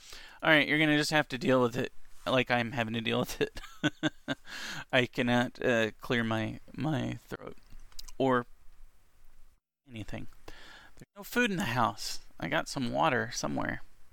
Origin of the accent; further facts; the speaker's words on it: United States; as an American, my geography's bad, so it's really neat to see.